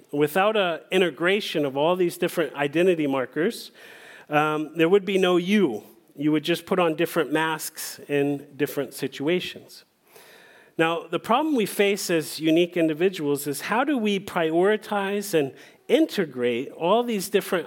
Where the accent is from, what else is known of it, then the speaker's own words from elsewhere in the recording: United States; moved away as an adult; I'm 45 years old. I'm an American. I'm an expat living abroad.